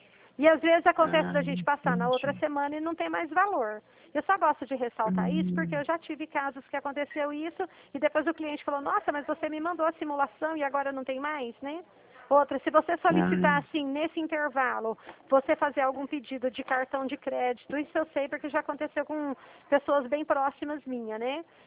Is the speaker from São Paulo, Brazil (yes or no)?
yes; Dracena, São Paulo, Brazil; falar que eu sou aqui de Dracena pra você poder lembrar de mim depois